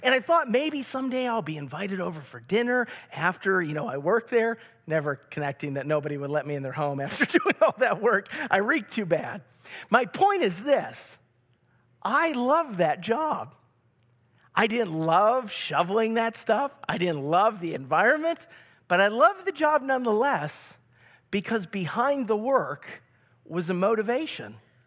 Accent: Buffalo, New York, United States; born there; you know I grew up in the city, kind of. I was born in Buffalo. I'm not really a country boy. I didn't grow up on the farm, you know.

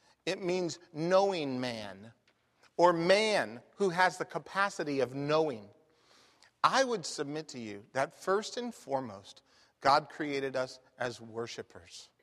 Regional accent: Phoenix, Arizona, United States; you'll remember I grew up in Phoenix, Arizona, they took our family to the Grand Canyon.

